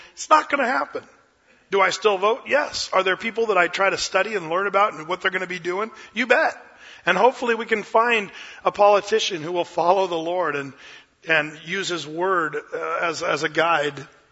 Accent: United States; as an American, as a Christian, man, here we get a free country that we live in where we can freely vote

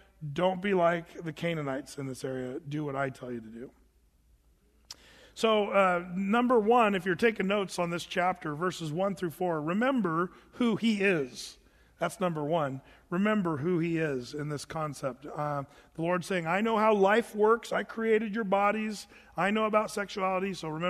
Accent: Oregon, United States; I grew up in Southern Oregon, and never forget, me and my buddies, we'd want to go inner tubing down the Applegate River

